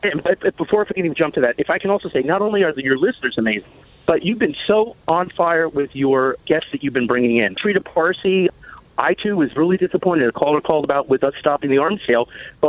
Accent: New York, United States; As a New Yorker, I can say this.

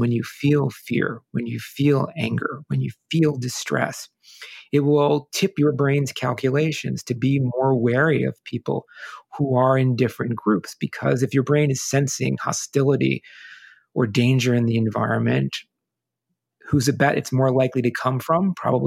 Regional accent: United States; I'm Italian by ancestry growing up in America, people in my family would always say, why do they always think we're in the mob, right?

